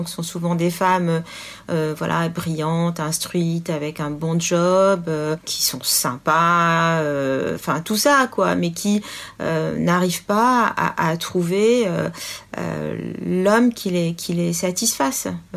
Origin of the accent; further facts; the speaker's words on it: France; Moi, je suis française avant tout.